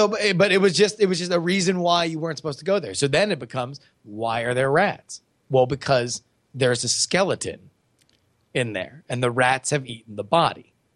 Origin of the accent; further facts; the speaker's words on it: Florida, United States; within like a minute and a half walking distance from where I grew up in South Florida.